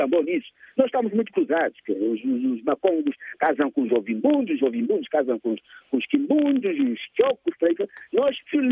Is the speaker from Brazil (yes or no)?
no; Catete, Luanda, Angola; Eu sou de Catete, da terra da Agostinete e da maioria, de grande parte dos dirigentes de prova do MPLA.